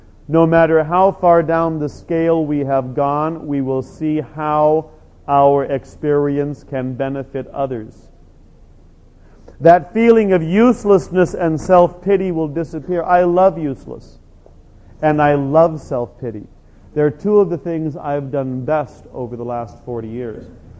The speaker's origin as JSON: {"language": "English", "country": "Ireland", "said": "It's part of being Irish, maybe, I don't know."}